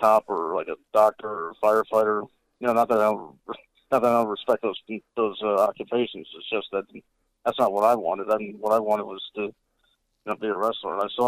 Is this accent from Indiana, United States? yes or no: no; New York, United States; I was actually living up in, I'm originally from New York, so I was living up in New York at the time when I first started watching it.